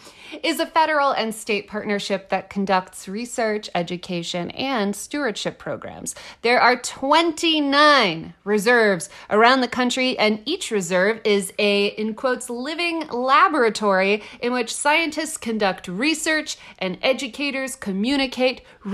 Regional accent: Texas, United States; Everything there is big. I'm from Texas. That's a nightmare.

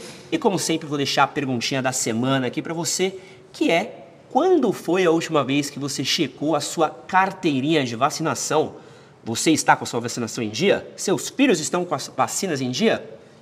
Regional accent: Brazil; Eu cresci num Brasil que a gente era referência de vacinação no mundo.

